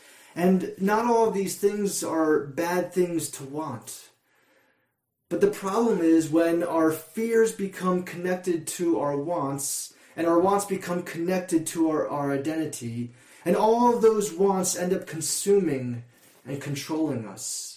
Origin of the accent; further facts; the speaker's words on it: Philadelphia, Pennsylvania, United States; Growing up in Philly, there was an amazing and wonderful place called Wawa.